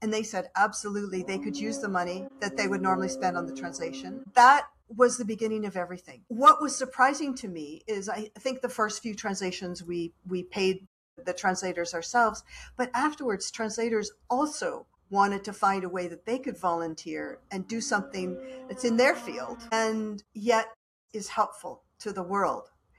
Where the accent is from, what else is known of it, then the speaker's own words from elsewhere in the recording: Canada; And I'm lucky that I'm Canadian